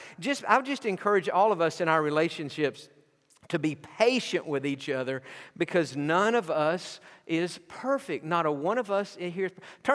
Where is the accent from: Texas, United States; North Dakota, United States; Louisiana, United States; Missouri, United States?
Texas, United States; Growing up in East Texas, where we did, a lot of our buddies used to haul hay.